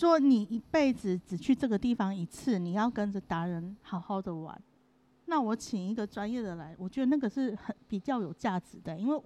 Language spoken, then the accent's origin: Chinese; Taiwan; 是其实我们台湾人自己出去玩你也可以参加